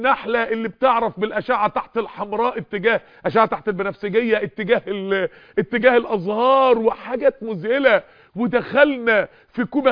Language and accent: Arabic; Mansoura, Dakahlia, Egypt; حوالي 18 19 سنه مش فاكر، 20 سنه كده وانا طالب في الكليه، فكنت عنده، هو من القاهره وانا من المنصوره